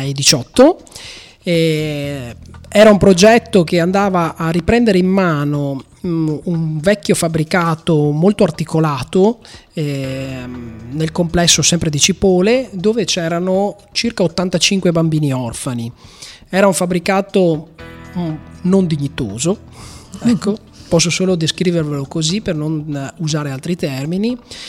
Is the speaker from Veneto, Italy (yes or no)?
yes; Rovigo, Veneto, Italy; born there; io sono nato e risiedo a Rovigo e poi un po' per esigenze lavorative vivo anche un po' a Bologna insieme a mia moglie.